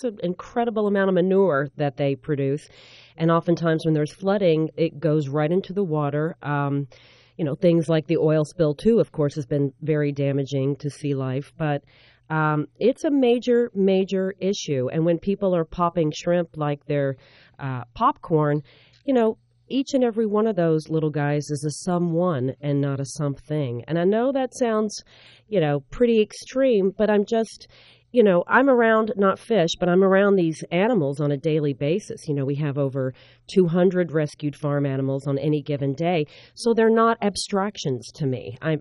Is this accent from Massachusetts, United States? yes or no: no; Louisville, Kentucky, United States; I grew up in Louisville, Kentucky, lost my leg to cancer as a child, went to college